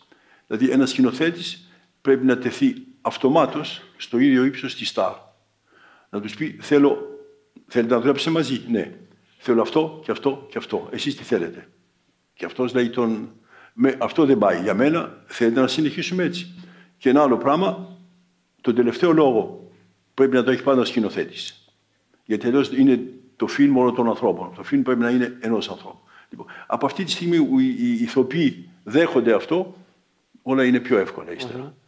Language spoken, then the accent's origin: Greek; Greece; Όταν έλεγα είμαι Έλληνας, α, η Ελλάδα. Λέγα ωραία χώρα κτλ.